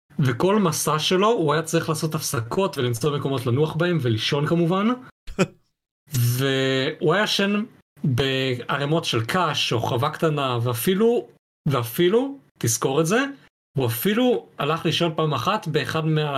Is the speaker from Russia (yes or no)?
yes; Russia; ואני אומר לך את זה בתור אדם רוסי